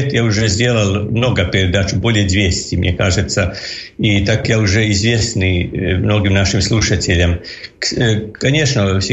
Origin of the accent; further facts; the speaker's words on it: Croatia; Russian is a second language; я католик, лекарь из Хорватии. В школе учил русскую мову 8 років, а украинский тоже совсем могу сказать, что понимаю, только не умею все говорить